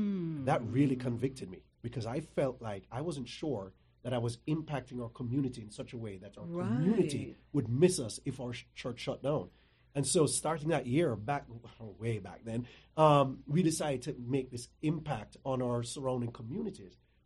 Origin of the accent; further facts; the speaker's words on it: Jamaica; So I'm originally from Jamaica.